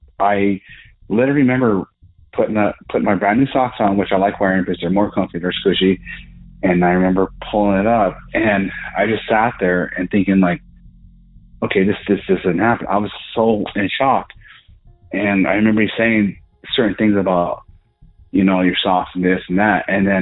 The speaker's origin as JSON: {"language": "English", "region": "Colorado", "country": "United States", "said": "Well, hey … I'm from Southern Colorado, and this is really hard and awkward."}